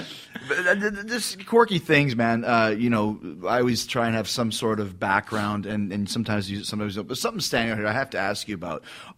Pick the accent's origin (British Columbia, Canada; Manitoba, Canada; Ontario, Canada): Manitoba, Canada; Winnipeg; now in Florida, United States; I live in Florida. Oh, okay. But I'm from Canada, Winnipeg, Manitoba